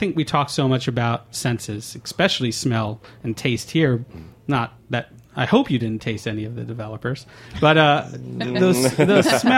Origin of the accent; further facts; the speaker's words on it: New York, United States; I mean, growing up in New York, there already was that movement of New York street photography.